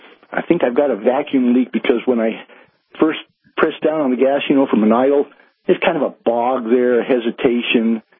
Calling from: Albuquerque, New Mexico, United States; Oh, I'm outside of Albuquerque here in New Mexico, out in the desert lands.

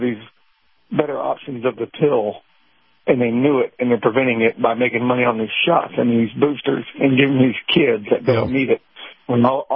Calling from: Valdosta, Georgia, United States; I'm near Valdosta, Georgia.

